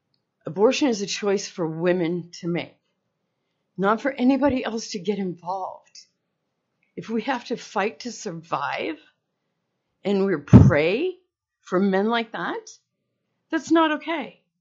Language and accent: English; Juneau, Alaska, United States; I was born here in Juneau, born and raised here.